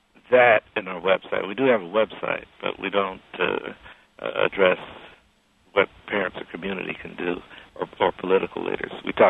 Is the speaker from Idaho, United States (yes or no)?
no; East Chicago, Indiana, United States; born or raised there